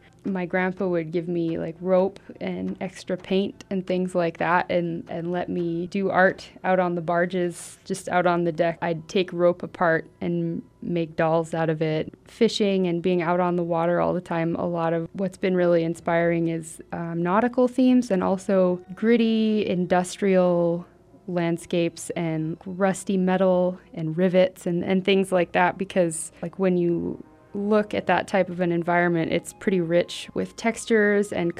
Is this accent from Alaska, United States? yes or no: yes; Dillingham, Alaska, United States; I am a Yupik and Aleut artist from Dillingham, Alaska. Growing up in Dillingham, I spent a lot of time on my grandfather's barges.